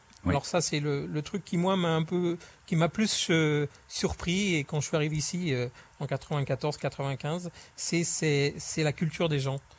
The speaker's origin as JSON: {"language": "French", "country": "France", "said": "Je dis non, je suis français."}